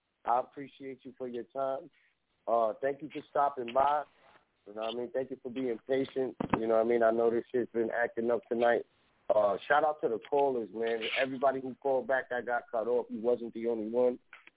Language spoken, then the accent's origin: English; Bronx, New York, United States; I'm from the Bronx. So I already know the fucking vibe.